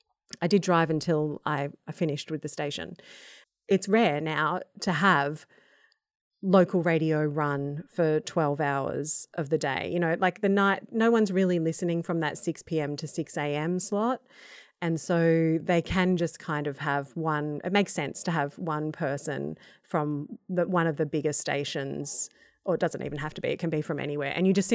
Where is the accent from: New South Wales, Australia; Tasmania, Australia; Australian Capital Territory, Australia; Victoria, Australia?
Victoria, Australia; Melbourne; moved away as an adult; ex-Melbourneite, haven't lived there since I was 26, but lived here now for 23 years. But I grew up in Melbourne